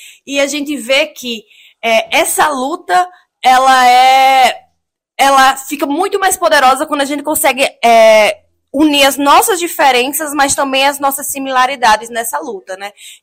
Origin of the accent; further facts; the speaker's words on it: Rio Grande do Norte, Brazil; Eu venho do Rio Grande do Norte, né, ao contrário lá do Rio Grande do Sul.